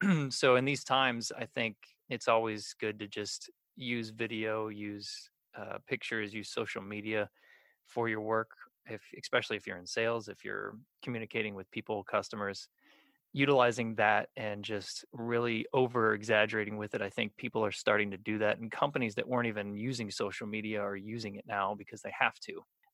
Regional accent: Orlando, Florida, United States; born there; Definitely a sun baby. I was born in Orlando.

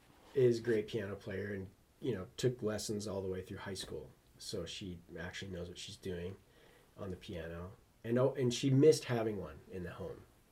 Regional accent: Kalispell, Montana, United States; Yep. Yeah, I was born and raised here in Kalispell.

